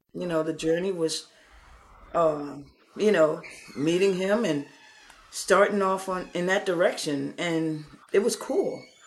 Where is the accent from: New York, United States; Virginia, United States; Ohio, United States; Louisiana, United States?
Louisiana, United States; New Orleans; And I cooked because I was in Connecticut and I was from New Orleans.